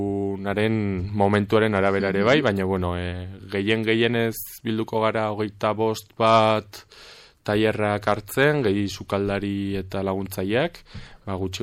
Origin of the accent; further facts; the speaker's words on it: Pamplona, Navarre, Spain; Ni Txantreakoa naiz